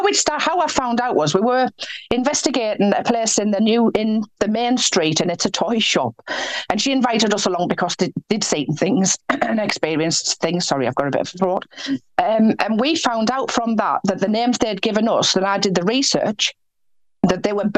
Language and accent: English; Bishop Auckland, North East England, United Kingdom; I'm from Bishop Auckland. I went to school in Bishop Auckland.